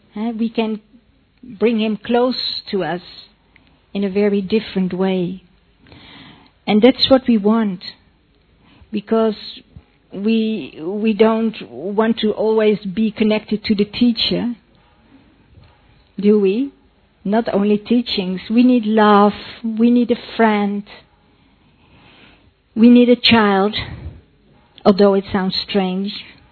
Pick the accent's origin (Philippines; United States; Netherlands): Netherlands; English is a second language; I'm from Holland